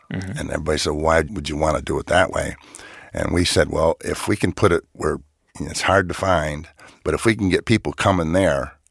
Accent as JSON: {"language": "English", "region": "Michigan", "country": "United States", "tie": "born or raised there", "said": "Listen, you come from my hometown, you can't make a burger, you can't live. So, I mean, we knew how to make burgers. And from where I'm from, Posen was right near us, and they raised potatoes. I grew up on a farm that we raised a lot of potatoes."}